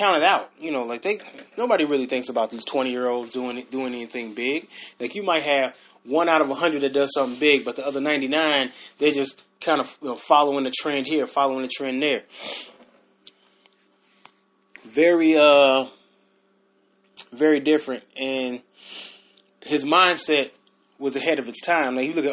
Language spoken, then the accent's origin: English; Chicago, Illinois, United States; I'm from Chicago. And I'm from the South Side, 71st and South Prairie, and 69th in Michigan.